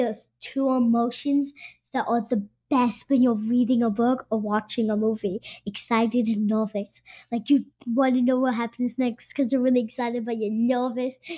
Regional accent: Maryland, United States; born there; also born or lived in California; I came from, like, two very cold places. I was born in Maryland, moved to California.

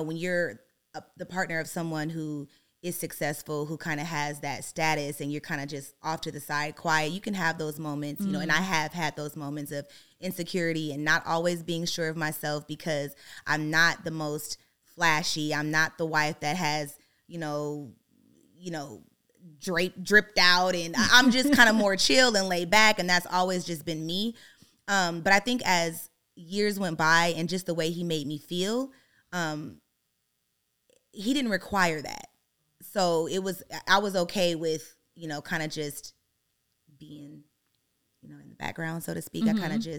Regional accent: Compton, California, United States; Well, I am from Compton, California.

